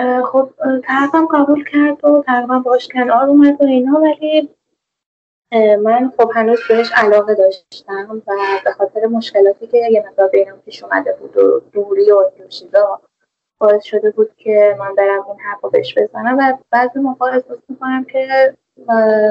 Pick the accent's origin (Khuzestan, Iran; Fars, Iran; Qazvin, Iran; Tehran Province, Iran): Tehran Province, Iran; Tehran; من خودم دانشجو شهرستانم، یعنی اهل تهرانم ولی زنجان درس میخونم.